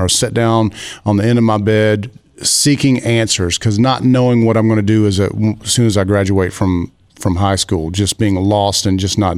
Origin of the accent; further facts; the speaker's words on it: Alabama, United States; I grew up in church and I'm originally from Alabama and didn't know.